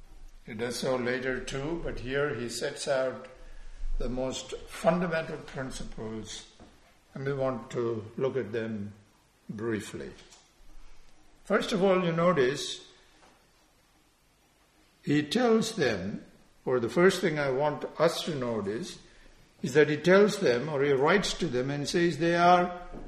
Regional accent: India; moved away; When I was growing up in India, we went to an English Catholic school. They had the best schools.

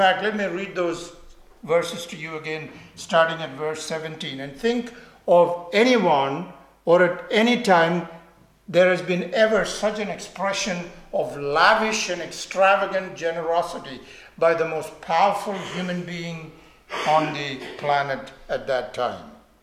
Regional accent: India; moved away as an adult; I grew up in India until I was 19 or so, and we have these carts.

